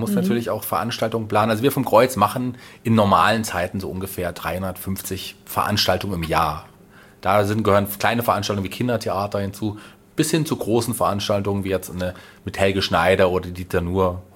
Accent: Fulda, Hesse, Germany; born there; Also ich bin gebürtiger Fulderer, bin glücklich, in dieser wunderbaren Stadt zu wohnen. Ich habe Fulda mal verlassen in Richtung Berlin, damals nach der Schule.

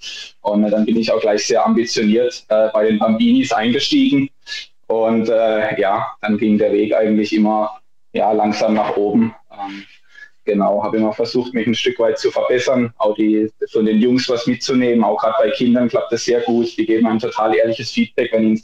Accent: Rastatt, Baden-Württemberg, Germany; Ich komme ursprünglich aus Rastatt. Es ist ungefähr eine halbe Stunde weg von Oberachern

